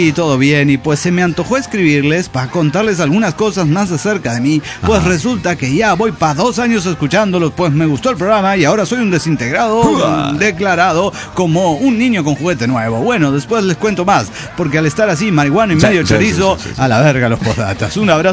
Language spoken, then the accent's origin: Spanish; Leones, Córdoba, Argentina; cuando voy a Rosario me dicen, sos cordobés, y están todos locos. No sé de dónde soy. Va, sí, soy de Leones.